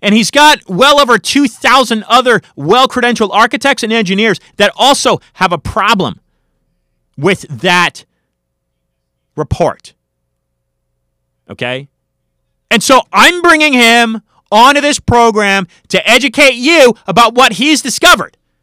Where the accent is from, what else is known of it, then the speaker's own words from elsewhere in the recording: United States; born there; I was born in the United States, and I love this country.